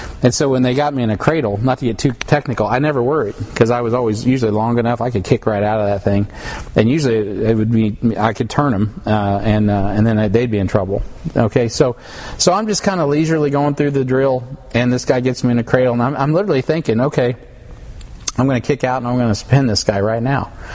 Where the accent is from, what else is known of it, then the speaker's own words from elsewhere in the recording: Kansas City, Missouri, United States; of which we're all familiar with because we're from Kansas City, right?